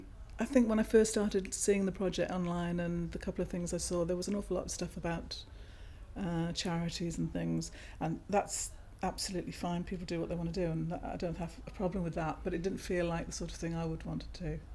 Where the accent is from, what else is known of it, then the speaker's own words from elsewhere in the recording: Wales, United Kingdom; now in Northern Ireland, United Kingdom; I'm nearly 60 in a week. I'm from Wales originally, but I've travelled now from Northern Ireland, where I'm living.